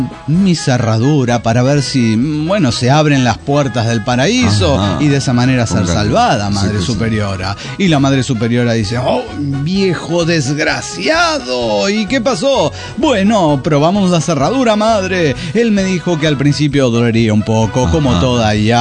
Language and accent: Spanish; Lima, Peru; Soy la renegada de Lima, Perú.